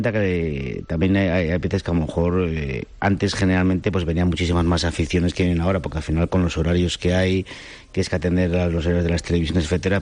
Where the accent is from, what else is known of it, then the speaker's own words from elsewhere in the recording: Valladolid, Castile and León, Spain; como vallisoletano y empresario de la ciudad